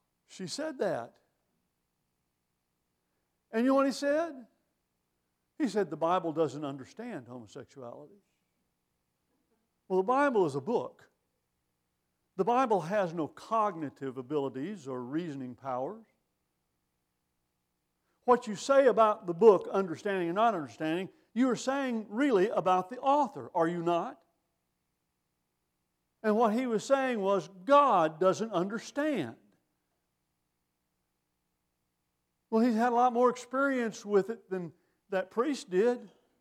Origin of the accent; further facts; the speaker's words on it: Texas, United States; born there; Yes, I was born in Texas.